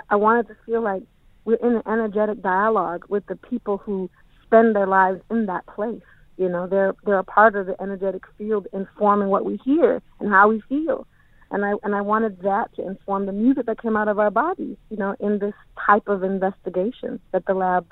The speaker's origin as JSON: {"language": "English", "town": "Portland", "region": "Oregon", "country": "United States", "tie": "born or raised there", "said": "that live in my uncle's house in Portland, Oregon, during the Portland, which is how I call Portland, my hometown"}